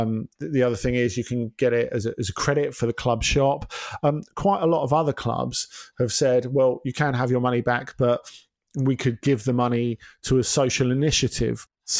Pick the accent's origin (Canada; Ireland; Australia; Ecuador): Ireland; Dublin, County Dublin; As a proud Irishman who loves football, I would absolutely love for there to be a team based in my hometown of Dublin